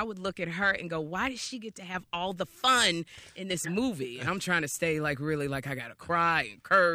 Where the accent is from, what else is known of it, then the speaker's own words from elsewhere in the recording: Jamaica; We're all Jamaican women, and we have our secrets.